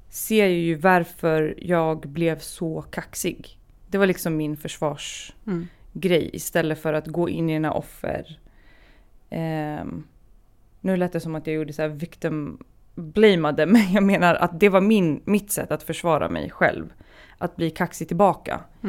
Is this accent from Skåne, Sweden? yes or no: no; Stockholm, Stockholm County, Sweden; Jag måste ha varit, eftersom jag var 10 när jag flyttade från Akalla, så måste jag ha varit 8 när det hände första gången.